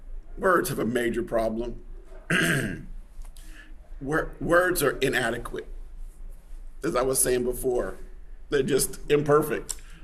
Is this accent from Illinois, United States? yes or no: yes; Chicago, Illinois, United States; I'm from Chicago, so this was an important one to me.